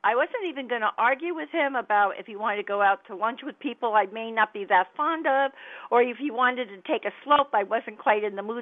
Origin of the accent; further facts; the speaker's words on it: Miami, Florida, United States; I came from Florida, from Miami.